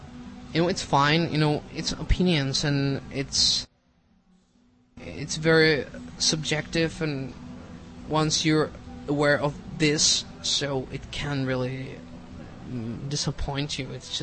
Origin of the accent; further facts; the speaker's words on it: Czechia; first language Czech; English is a second language; I speak 3 plus Czech, of course. It's my mother tongue.